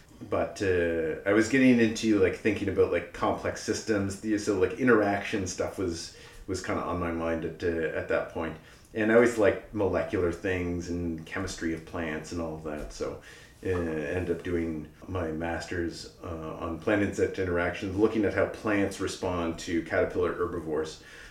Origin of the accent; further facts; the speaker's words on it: Nova Scotia, Canada; moved away as an adult; now in Montreal, Canada; But I've been here for a long time. I think this is my 18th year. I came from Nova Scotia to study at McGill in biology originally.